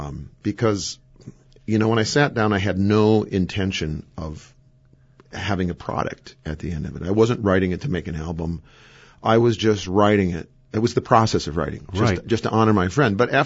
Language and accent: English; Wausau, Wisconsin, United States; I grew up in Wausau, and I have never been to the Rothschild Pavilion.